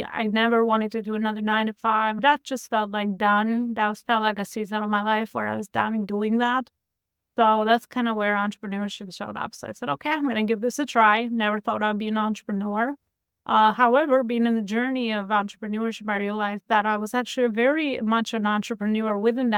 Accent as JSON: {"language": "English", "country": "Albania", "moved": "yes", "lives_now": "New York, United States", "said": "Natively, I'm from Albania. I moved to the U.S., specifically New York, over 25 years ago."}